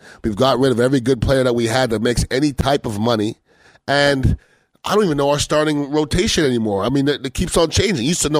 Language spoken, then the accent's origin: English; Canada; now in United States; Now, I am an American citizen, but I'm also from Canada.